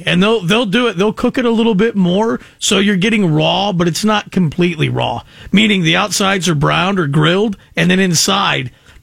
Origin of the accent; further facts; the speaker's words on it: United States; She doesn't realize it's 2018 and we're American.